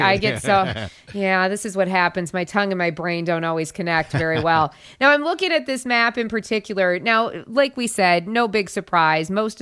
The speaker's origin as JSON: {"language": "English", "region": "South Dakota", "country": "United States", "tie": "born or raised there", "said": "And then I had to look at my home state of South Dakota."}